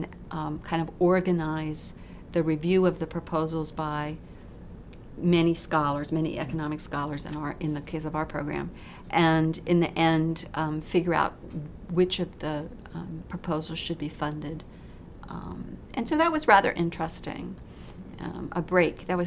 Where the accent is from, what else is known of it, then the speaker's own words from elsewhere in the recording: Silver Spring, Maryland, United States; also born or lived in Texas; I was born and raised in Silver Spring, Maryland.